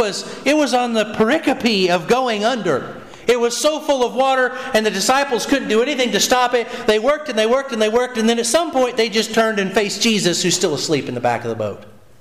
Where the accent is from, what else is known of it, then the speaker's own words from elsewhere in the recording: United States; So I grew up around Dale Hollow Lake, so I knew this.